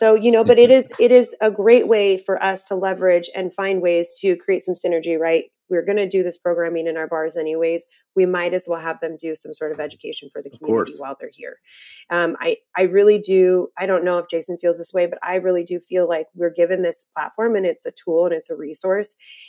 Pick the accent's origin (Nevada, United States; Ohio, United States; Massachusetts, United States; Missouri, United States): Nevada, United States; Las Vegas; I'm from Vegas originally.